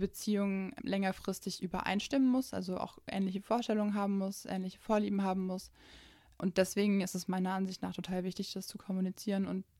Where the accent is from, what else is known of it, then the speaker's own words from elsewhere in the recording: Germany; born there; in mir als gebürtige Deutsche